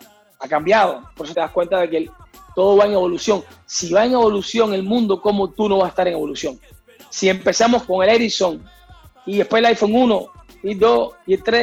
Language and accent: Spanish; Cuba; Nosotros nacimos en Cuba, yo nací, por supuesto, después de la revolución